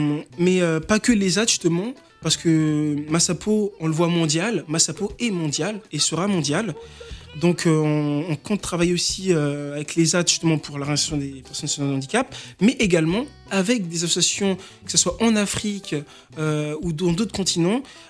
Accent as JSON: {"language": "French", "country": "France", "tie": "born there", "said": "Je suis né en France."}